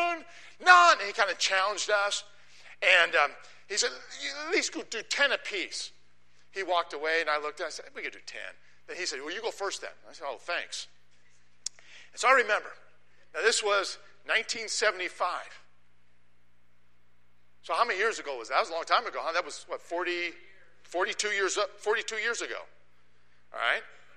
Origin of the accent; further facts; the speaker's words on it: Chicago, Illinois, United States; And I said, I'm from Chicago.